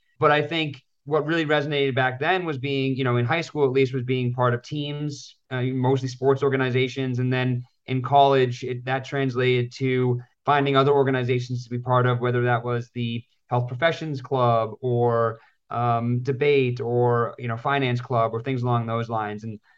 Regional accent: Lewiston, Maine, United States; Yeah, I grew up in Lewiston, and my sister was a couple years older than me

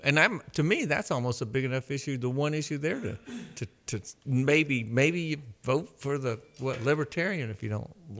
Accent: Louisiana, United States; I'm from Louisiana, and I don't actually know Mike

